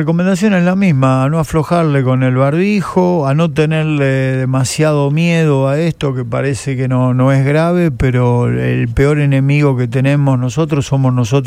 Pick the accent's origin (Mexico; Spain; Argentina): Argentina; Así creo que somos los argentinos.